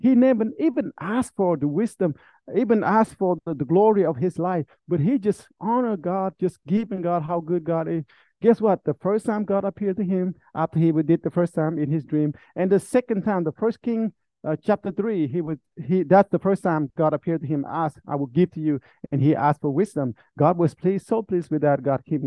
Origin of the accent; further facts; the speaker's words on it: Vietnam; English is a second language; In Vietnam, if you would have AC in your house in the hot season, that would be like miracle in my hometown, back in my town.